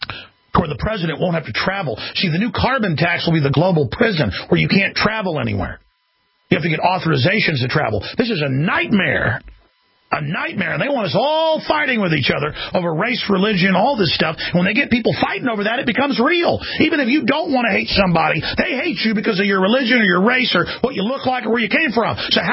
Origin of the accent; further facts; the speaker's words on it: Dallas, Texas, United States; Like I've been growing up in Dallas, Texas